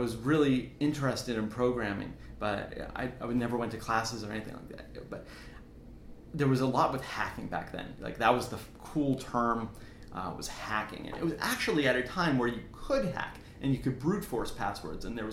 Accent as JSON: {"language": "English", "region": "Florida", "country": "United States", "tie": "born or raised there", "said": "because I grew up in South Florida"}